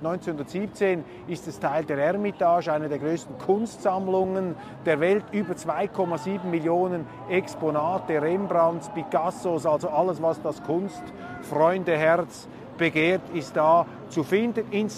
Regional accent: Switzerland; Wir Schweizer, an kleinstaatliche, kleinräumige Verhältnisse gewöhnt

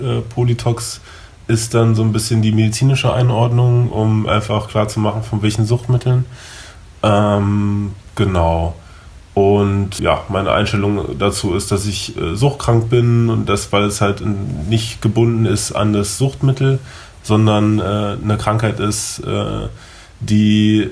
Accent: Berlin, Germany; ich bin gebürtiger Berliner, bin auf ihr aufgewachsen, geboren und aufgewachsen.

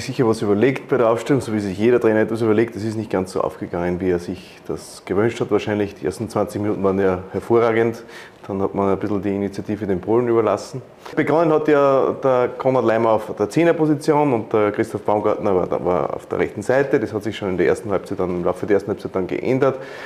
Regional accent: Austria

